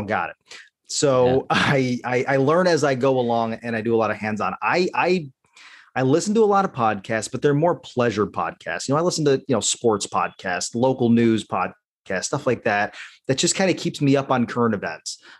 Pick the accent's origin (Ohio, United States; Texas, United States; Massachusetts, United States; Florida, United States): Florida, United States; Fort Lauderdale; also born or lived in Buffalo; I grew up in Fort Lauderdale, and so that's always going to be home for me. I was born in Buffalo, but you know, I'm a warm-blooded creature, so stayed south of the Mason-Dixon